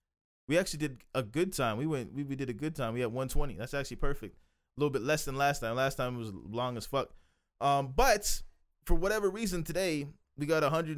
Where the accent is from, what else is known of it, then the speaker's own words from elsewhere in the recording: Calgary, Alberta, Canada; born there; I was born in Calgary, Alberta, Canada, and I could wear any color I want in any neighborhood in the city that I live in.